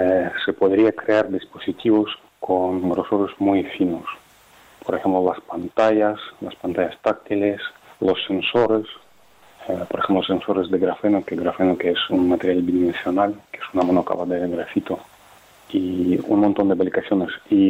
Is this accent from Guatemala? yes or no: no; Ukraine; Spanish is a second language; moved away as an adult; also born or lived in Zaragoza, Spain; now in Donostia, Spain; yo soy ucraniano y vine a España hace 15 años, más o menos. Pues he estado en la Universidad de Zaragoza y luego 8 años aquí en País Vasco, en Donostia.